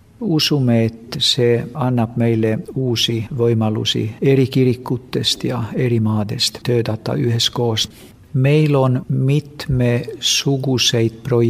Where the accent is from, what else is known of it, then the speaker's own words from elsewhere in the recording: Sweden; Estonian is a second language; also born or lived in Finland; now in Stockholm, Sweden; Ma olen soomlane, aga mu vanemad kolisid Rootsi, kui ma olin 7 aastat vana, et ma olen Rootsis üles kasvanud ja kõik koolid seal käinud.